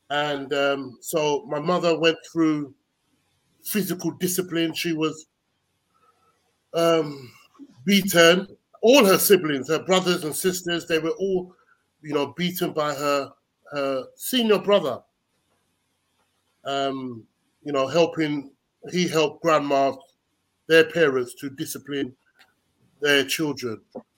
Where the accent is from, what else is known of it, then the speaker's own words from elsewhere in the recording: London, United Kingdom; born there; I was born in London of Nigerian parents. Nigeria, which is the west side of Africa. Both my mother and my father were from a state called Ogun State.